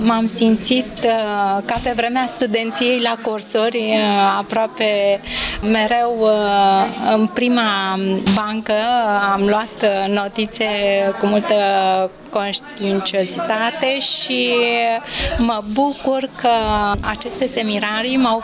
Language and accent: Romanian; Brăila, Brăila County, Romania; Din Brăila.